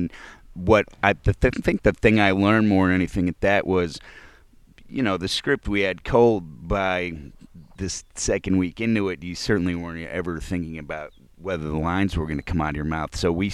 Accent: Connecticut, United States; I'm from Connecticut. Yeah, sure enough, and I went to college in New Haven

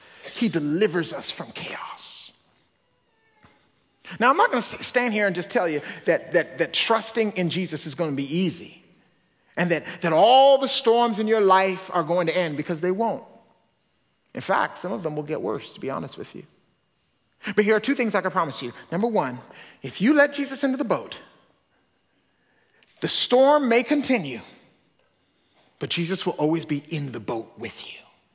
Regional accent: Alabama, United States; also born or lived in Canada; I was born in Canada. I call myself a Canadabamian, right? I was born in Canada. We moved to Alabama. And so I'm all confused about where I'm from.

